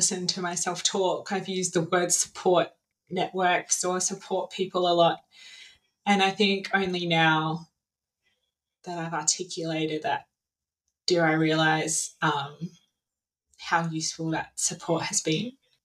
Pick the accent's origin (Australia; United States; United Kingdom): Australia; Adelaide, South Australia; also born or lived in Brisbane; So I grew up in Adelaide, very idyllic childhood in the Adelaide Hills, and was interested in science, in chemistry and biology.